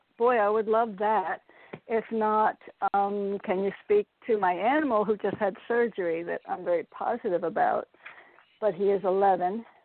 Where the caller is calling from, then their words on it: Connecticut, United States; in Connecticut.